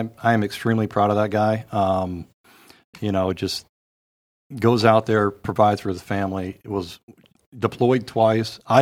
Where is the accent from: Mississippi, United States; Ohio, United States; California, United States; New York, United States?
Ohio, United States; Shelby; born there; So I was born in... I'll say Shelby. I was born in just outside Mansfield. No one knows where Shelby is, but Mansfield's an hour north of Columbus.